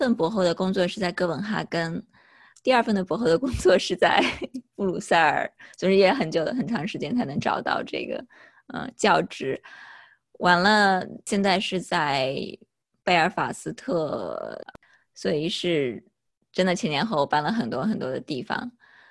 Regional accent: Shandong, China; also born or lived in Shanghai / Beijing / Tokyo; 我是在山东，我来自山东的一个县城，但是最开始出生还有小学是在一个乡镇嘛，然后大概五年级的时候从那个乡镇搬到县城里面去

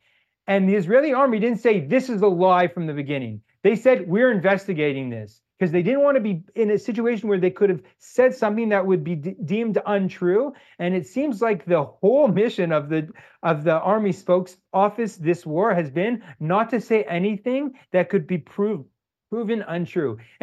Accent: Canada; I grew up in Canada

